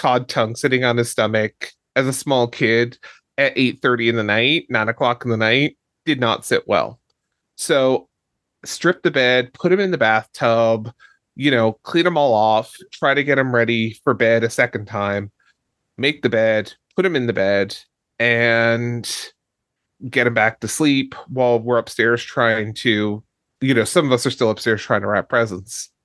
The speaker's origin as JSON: {"language": "English", "region": "Newfoundland and Labrador", "country": "Canada", "tie": "born or raised there", "said": "So growing up in Newfoundland"}